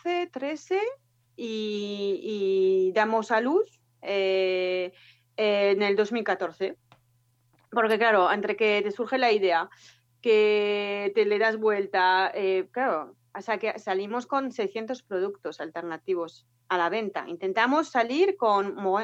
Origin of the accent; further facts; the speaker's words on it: France; now in Bilbao, Spain; soy francesa, pero llevo ya casi 15 años, 14 años viviendo en Bilbao.